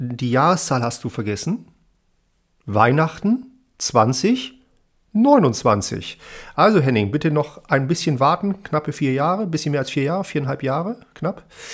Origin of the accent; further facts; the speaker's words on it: Wunstorf, Lower Saxony, Germany; Das war keine 40 Kilometer von zu Hause entfernt, wo ich aufgewachsen bin, in Wunsdorf.